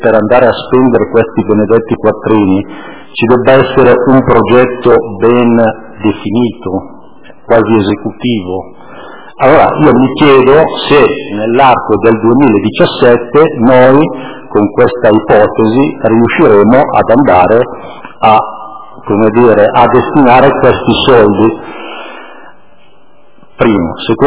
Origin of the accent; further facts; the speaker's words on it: Muggiano, Lombardy, Italy; io sono di Muggiano